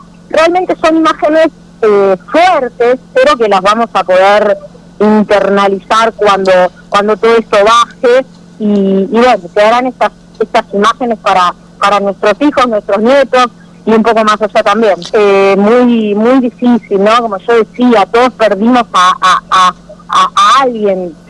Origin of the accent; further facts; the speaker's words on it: Argentina; cómo somos los argentinos